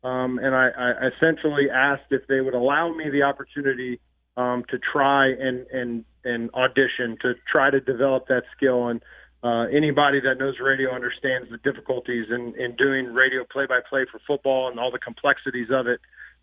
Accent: Cincinnati, Ohio, United States; Sorry, I'm from Cincinnati.

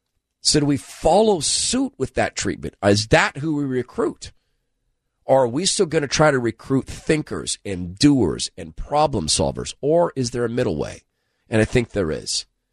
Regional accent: Spokane, Washington, United States; when I grew up in Spokane

